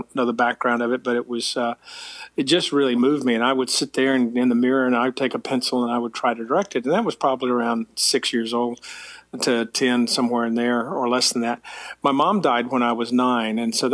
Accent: Emory, Georgia, United States; born there; I was born in Emory Hospital back when it was Emory, Georgia.

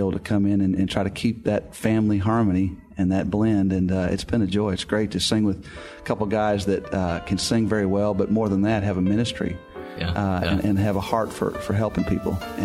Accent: Houston, Texas, United States; I grew up in Houston, Texas.

